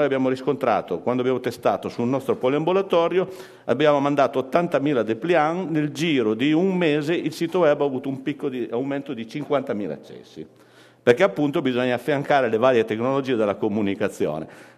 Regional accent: Piedmont, Italy; io sono piemontese

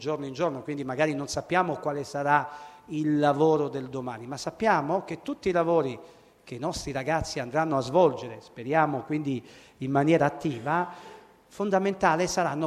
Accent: Teramo, Abruzzo, Italy; io sono di Teramo, abruzzese

